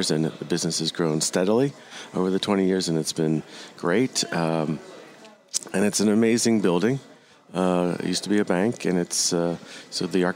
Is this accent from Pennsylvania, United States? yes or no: yes; Philadelphia, Pennsylvania, United States; Philadelphia.